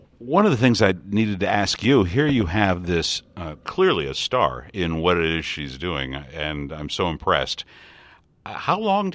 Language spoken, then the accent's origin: English; Detroit, Michigan, United States; And you went to my hometown of Detroit.